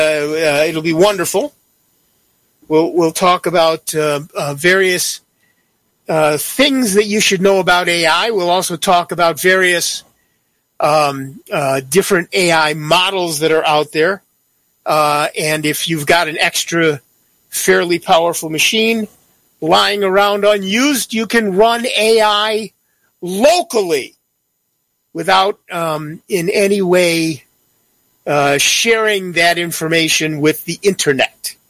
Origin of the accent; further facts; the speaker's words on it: United States; I'm an American. We don't learn foreign languages.